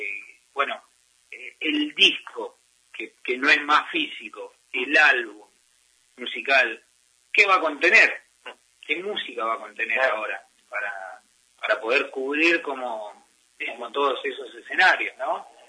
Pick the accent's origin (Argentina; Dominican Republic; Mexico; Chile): Argentina; moved away as an adult; also born or lived in Madrid, Spain; yo salí de Argentina, fui a Madrid, dije, wow, esto es el primer mundo, qué mal que estamos en Argentina